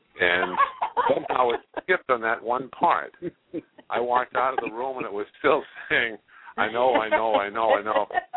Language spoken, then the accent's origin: English; Leominster, Massachusetts, United States; I lived out in Leominster at the time. It was my hometown.